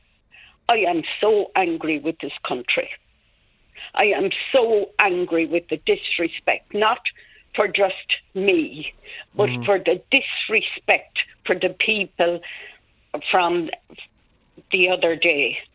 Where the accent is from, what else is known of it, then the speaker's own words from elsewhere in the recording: Leinster, Ireland; Because I was from Offaly, I worked in the bogs.